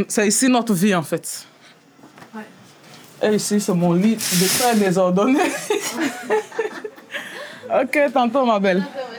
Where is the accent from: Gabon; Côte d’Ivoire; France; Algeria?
Côte d’Ivoire; now in Belgium; Je suis de Côte d'Ivoire. Je suis en Belgique depuis un an.